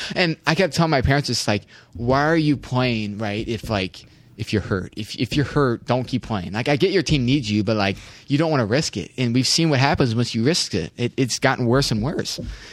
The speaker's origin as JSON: {"language": "English", "town": "Waukee", "region": "Iowa", "country": "United States", "said": "I mean, I'm from Waukee. Went to Waukee Northwest. The beginning of my freshman year, we split into two high schools. We grew up rooting for Waukee, and I don't like Waukee anymore."}